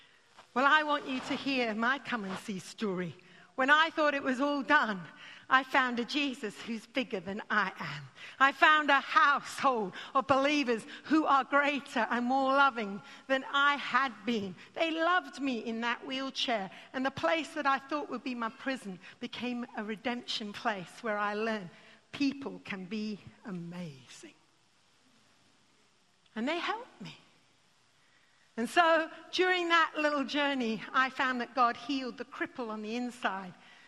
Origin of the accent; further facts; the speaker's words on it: United Kingdom; I thought, oh, well, I just better be polite. I'm British.